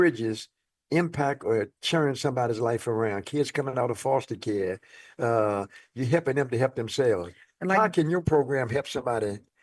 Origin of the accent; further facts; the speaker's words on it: Washington, District of Columbia, United States; I grew up in Washington. We used to go to Banneker, but the YMCA on 12th Street back in the 40s